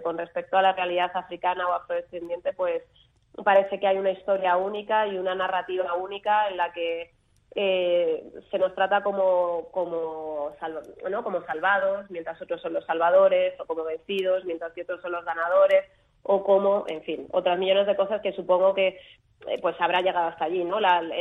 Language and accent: Spanish; Alcorcón, Community of Madrid, Spain; ¿De dónde eres … ? De España, ya, pero ¿de dónde? De Madrid, ya, pero ¿de dónde? De Alcorcón.